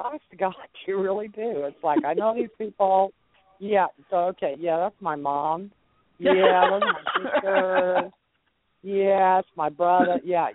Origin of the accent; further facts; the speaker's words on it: Texas, United States; I was born and raised in Texas and because I spent more time than I can tell you in New Orleans.